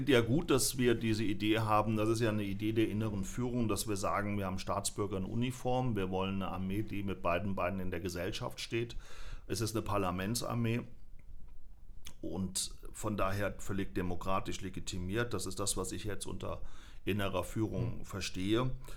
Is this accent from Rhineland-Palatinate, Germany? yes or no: yes; Koblenz, Rhineland-Palatinate, Germany; Ich bin im Kreis Main-Koblenz geboren, oh. Aber ich bin ja hier in Koblenz aufgewachsen, ja, im Rauental.